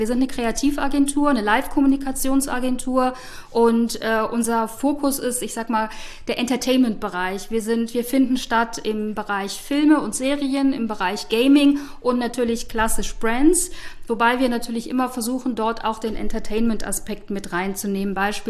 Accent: North Rhine-Westphalia, Germany; bin ich trotzdem in der Nähe des Bökelbergs aufgewachsen, was damals noch mitten in der Stadt lag. Ja, bin dort aufgewachsen, war dort auf der Schule, habe mein Abi gemacht und bin dann direkt zum Studium nach Köln.

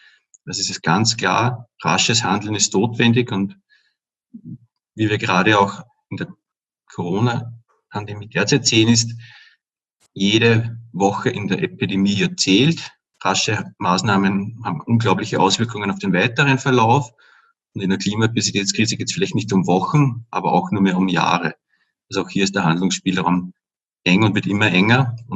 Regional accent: Upper Austria, Austria; now in Vienna, Austria

